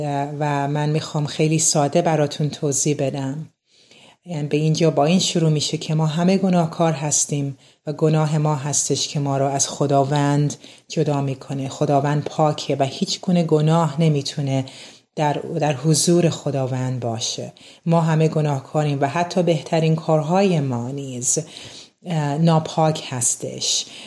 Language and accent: English; Iran; I was born and raised in Iran, and I came to know the Lord Jesus Christ in late 2006.